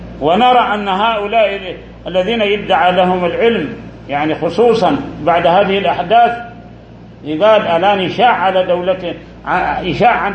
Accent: Saudi Arabia; داخل بلادنا السعودية

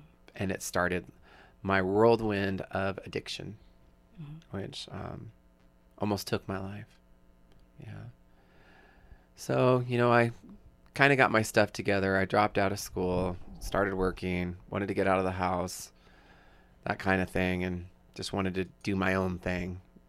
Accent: Coeur d'Alene, Idaho, United States; Well, I come from Coeur d'Alene, Idaho. I am the youngest of two children.

